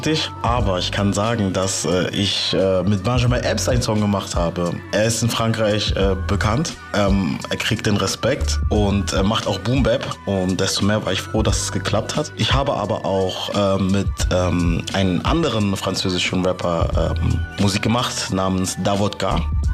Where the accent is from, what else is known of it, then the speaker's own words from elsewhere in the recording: Karlsruhe, Baden-Württemberg, Germany; Also ich bin in Karlsruhe groß geworden und wie man so weiß, liegt Karlsruhe im Dreiländereck. Ich war 5 Jahre in Frankreich auf der Schule und meine Wurzeln stammen aus dem Kamerun. Beide Eltern kommen aus Kamerun und zu Hause wurde halt auch Französisch gesprochen.